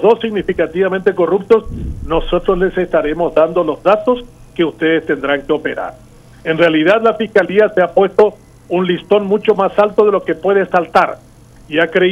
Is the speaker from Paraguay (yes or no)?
yes; Paraguay; Los únicos que no la conocemos ni no la admiramos somos los paraguayos.